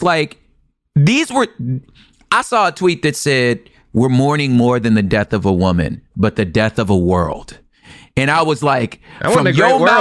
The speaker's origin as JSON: {"language": "English", "town": "Los Angeles", "region": "California", "country": "United States", "said": "By itself, I'd be like, I'm from Los Angeles."}